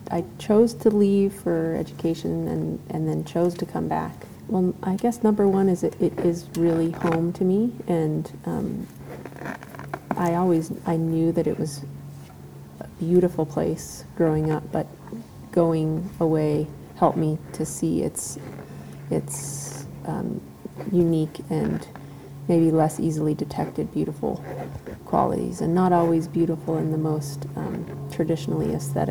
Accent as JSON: {"language": "English", "town": "El Rito", "region": "New Mexico", "country": "United States", "tie": "born or raised there", "said": "I grew up very near here. I grew up in El Rito, which is 7 miles north of Cuesta, and about 3.5 miles as the crow flies from here, where I now live with my husband and kids. Yeah, I've called this home for my whole life, basically, this area."}